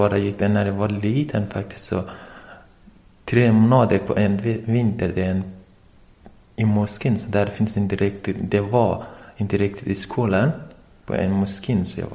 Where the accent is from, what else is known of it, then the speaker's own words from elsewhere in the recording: Afghanistan; Swedish is a second language; moved away as an adult; also born or lived in Iran; now in Sweden; jag kommer från Afghanistan, jag är afghan, men jag bodde i Iran också. Jag arbetade i Iran med en stor fabrik. Sen jag bestämde mig att komma till Sverige.